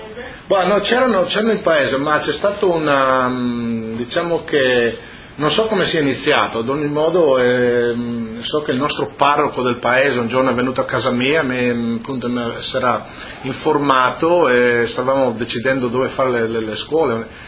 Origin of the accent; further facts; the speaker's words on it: Casarsa della Delizia, Friuli-Venezia Giulia, Italy; sempre un piccolo paesino di campagna. E, niente, io abitavo proprio di fronte alle caserme. Dunque al mio paese ci sono due caserme